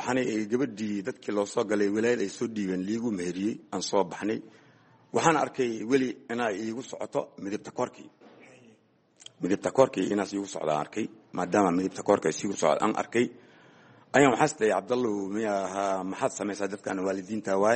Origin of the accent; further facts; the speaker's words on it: Mogadishu, Banadir, Somalia; also born or lived in Lower Juba; Waxaan ku dhashay ani Jubbada Hoose, waxaan ku soo barbaaray Muqdisho